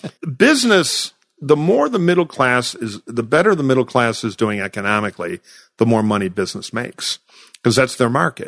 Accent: Detroit, Michigan, United States; And I'm from Detroit, Michigan, and I care about industrial jobs.

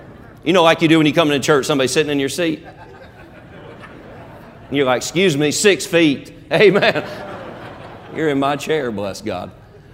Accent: North Carolina, United States; I'm from North Carolina.

